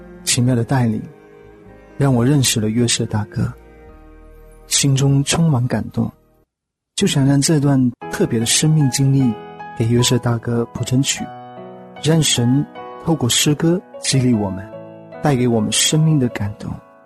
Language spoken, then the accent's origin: Chinese; Wenzhou, Zhejiang, China; moved away as an adult; now in Serbia; 我是温州人，2012年4月份来到塞尔维亚。